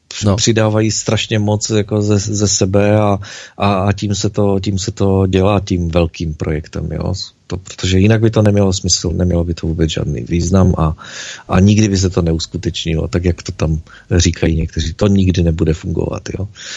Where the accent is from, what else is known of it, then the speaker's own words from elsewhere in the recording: Moravia, Czechia; also born or lived in Prague; koupili malinký domeček se zahradou v zahradkářské kolonii v mém rodném městě na Moravě.